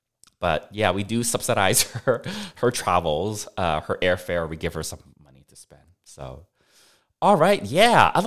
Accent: Macau; also born or lived in Hong Kong; I was born in Hong Kong, but I grew up in Macau.

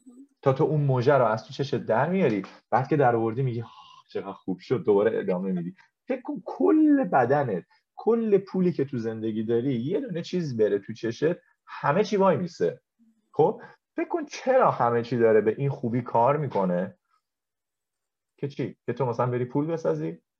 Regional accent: Shiraz, Fars, Iran; born there; چرا من سال 1986 به دنیا آمدم؟ چرا؟ چرا من در شهر شیراز به دنیا آمدم؟

